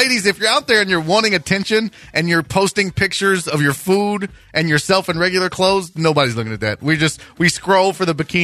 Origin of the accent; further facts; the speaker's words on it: Texas, United States; Richard, I hate to tell you, but being born and raised in Texas, I probably say poem just as much as I do.